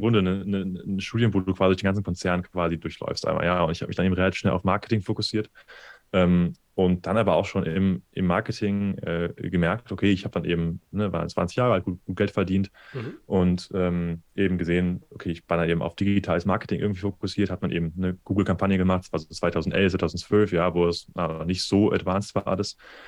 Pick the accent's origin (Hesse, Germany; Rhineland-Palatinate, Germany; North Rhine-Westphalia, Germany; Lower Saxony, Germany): North Rhine-Westphalia, Germany; Cologne; now in Amsterdam, Netherlands; Ich komme ursprünglich aus Köln, bin da mittlerweile seit 5 Jahren in Amsterdam